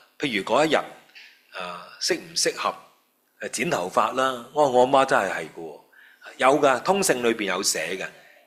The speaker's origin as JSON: {"language": "Cantonese", "country": "China", "said": "呢啲我哋中国人好犀利噶呢啲说话吓"}